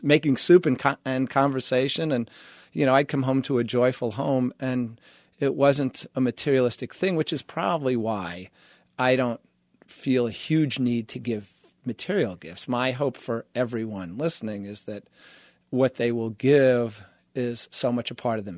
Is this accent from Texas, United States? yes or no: no; New York, United States; That was the way I grew up in New York.